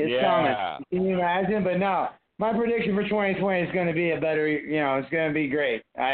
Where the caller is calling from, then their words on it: Minnesota, United States; I'm calling from Minnesota and Happy New Year from Minnesota.